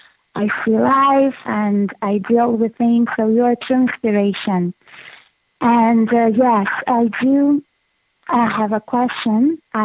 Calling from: Brazil; English is a second language; I'm coming from Brazil, and I cannot believe I got through.

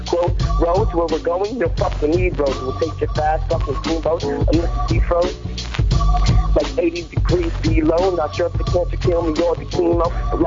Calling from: Los Angeles, California, United States

